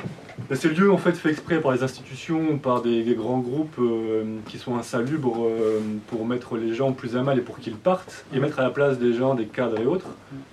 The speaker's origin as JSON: {"language": "French", "town": "Lille", "region": "Hauts-de-France", "country": "France", "said": "Je suis de Lille."}